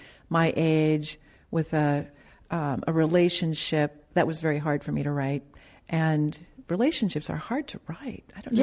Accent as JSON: {"language": "English", "region": "North Dakota", "country": "United States", "said": "I came out from North Dakota. I hadn't really left."}